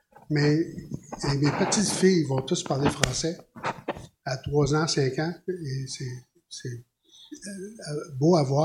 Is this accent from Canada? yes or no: yes; Trois-Rivières, Quebec, Canada; also born or lived in North Bay; je suis né à North Bay, en Ontario, qui est un secret que pas grand monde connaît, mais à 2 ans, j'étais rendu un trifluvien. Et j'ai été élevé en français dans une ville à 98% francophone jusqu'à temps que je rentre dans les forces canadiennes.